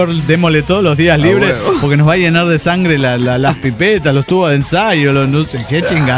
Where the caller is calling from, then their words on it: Bremen, Germany; de Bremen, Alemania.